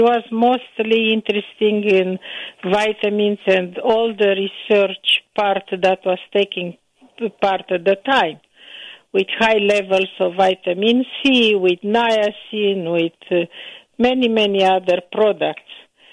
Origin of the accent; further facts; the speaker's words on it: Bucharest, Romania; born there; English is a second language; moved away as an adult; I was born in Bucharest, Romania. I did my part of my medical training and school in Romania. I come in this country in 1970